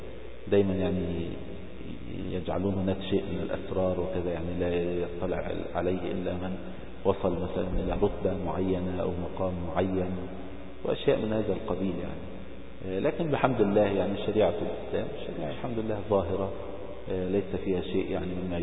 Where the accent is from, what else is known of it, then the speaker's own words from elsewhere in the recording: Egypt; عندنا في مصر أيضا الأديرة القديمة